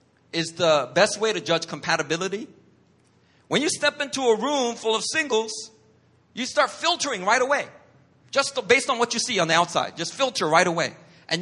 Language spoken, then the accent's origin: English; Philadelphia, Pennsylvania, United States; She's from Chile. I'm from Philly.